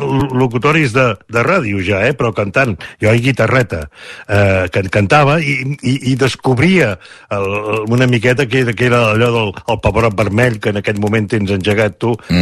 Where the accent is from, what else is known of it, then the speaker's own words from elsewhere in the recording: Catalonia, Spain; actuo molt a Catalunya, molt a la meva comarca del Vallès